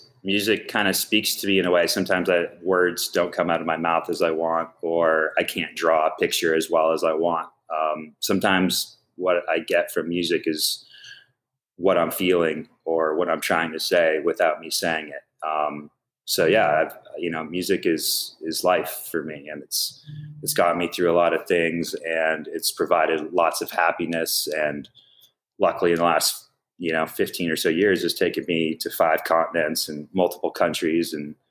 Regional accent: Maine, United States; moved away as an adult; now in Maryland, United States; You know, we grew up in Maine, so it's like the closest thing is Boston.

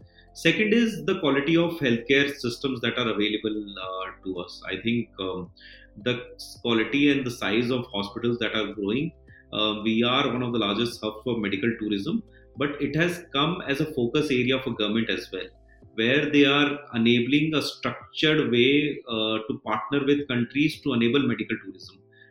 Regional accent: Ajmer, Rajasthan, India; I come from Ajmer

